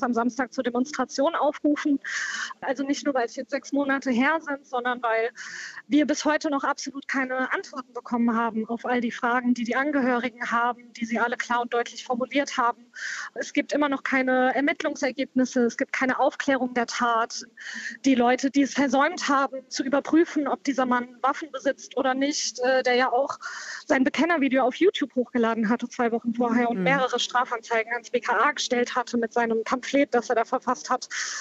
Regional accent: Hanau, Hesse, Germany; moved away as an adult; Ja, also ich bin in Hanau geboren und aufgewachsen, bin zwar vor 10 Jahren weggezogen, aber meine Familie lebt noch hier

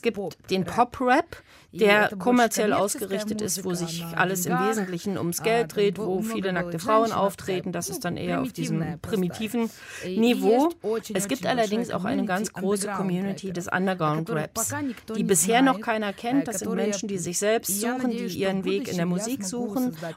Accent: Ukraine; first language Ukrainian; German is a second language; Dahingegen ist mein Wortschatz im Ukrainischen sehr groß. Es ist schließlich meine Muttersprache, deshalb kann ich da viel mehr ausdrücken.

